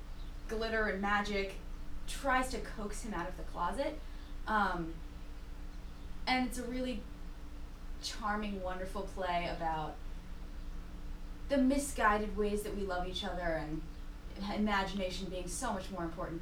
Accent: Coventry, Rhode Island, United States; So I'm from Coventry, Rhode Island, which I live all the way to the west.

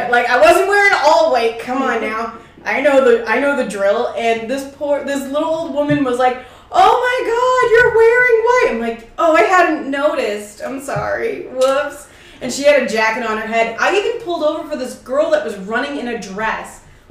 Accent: Ireland; I'm Irish. She's Irish.

